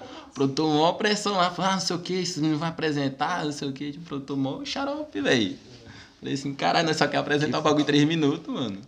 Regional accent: Bahia, Brazil; ô, a gente é da Bahia, a gente curte muito

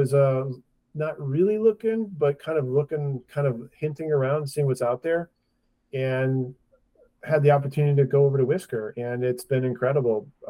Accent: Michigan, United States; also born or lived in Chicago; And then I'm from Michigan. I was living in Chicago. We wanted to move back to see family, so moved back here

